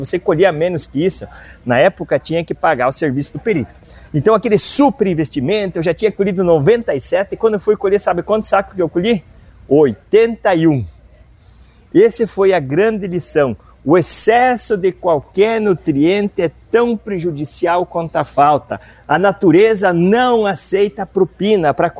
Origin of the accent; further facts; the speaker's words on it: Maravilha, Santa Catarina, Brazil; born there; now in Mangueirinha, Brazil; Depois nós fomos para Maravilha, Santa Catarina. Eu nasci em Maravilha e já há 40 anos estou em Mangueirinha, sudoeste do Paraná.